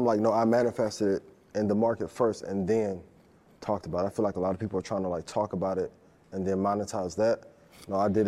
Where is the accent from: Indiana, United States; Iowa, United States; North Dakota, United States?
Indiana, United States; East Chicago; I mean, where I'm from, like people, when I grew up in East Chicago, people was killing over $500, like to this day.